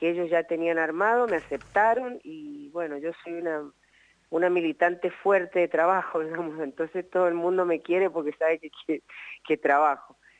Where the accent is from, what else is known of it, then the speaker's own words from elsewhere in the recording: Mendoza, Argentina; hay muchos funcionarios nacionales ahora que somos de Mendoza.